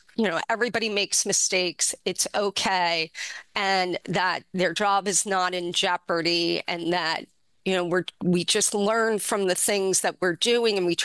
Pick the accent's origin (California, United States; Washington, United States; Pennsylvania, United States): Pennsylvania, United States; Langhorne; Langhorne, Pennsylvania. I grew up and I am in the middle, older sister, younger stepbrother.